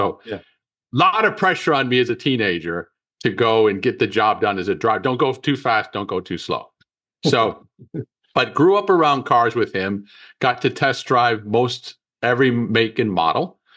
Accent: Detroit, Michigan, United States; So we go back to Detroit. I'm from Detroit originally.

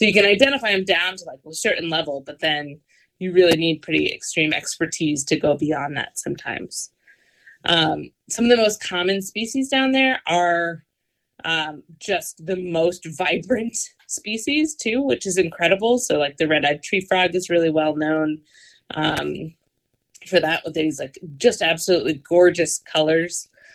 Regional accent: Connecticut, United States; Yeah, I grew up in Knowing, Connecticut, which is funny because I just recently returned back to the same area.

